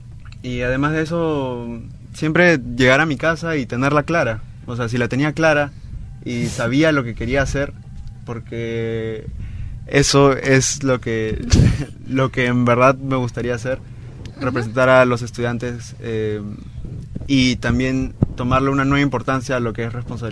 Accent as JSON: {"language": "Spanish", "country": "Peru", "said": "nos reconocemos como ejes transformadores de nuestra sociedad, como tal, como sociedad peruana"}